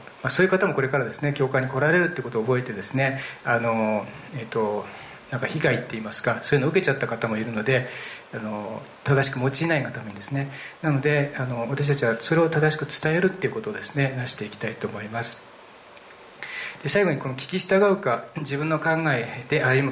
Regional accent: Nagano, Japan; 私は長野の出身なんですけど、

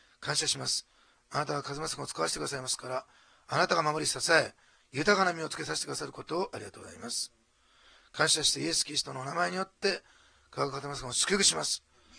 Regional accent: Nagasaki, Japan; 生まれ育ったこの長崎の地を初めて本格的に離れますけれども

